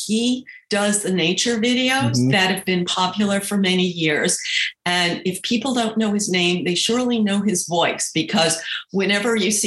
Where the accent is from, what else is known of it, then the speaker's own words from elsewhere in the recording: New York, United States; I grew up in New York.